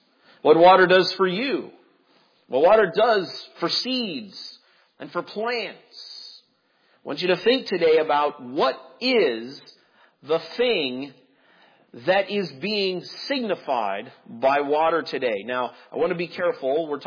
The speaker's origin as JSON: {"language": "English", "region": "Midwest", "country": "United States", "tie": "born or raised there", "said": "I, growing up in the Midwest, had never really had that kind of experience of, you know, a couple of hours driving in the bus, not seeing a single green thing."}